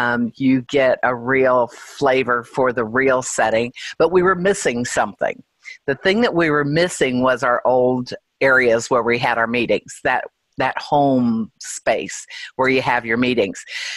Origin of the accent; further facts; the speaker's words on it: Louisville, Kentucky, United States; So then COVID hit, and the AA meetings that we had here in town — I'm from Louisville, Kentucky — stopped being able to have meetings together.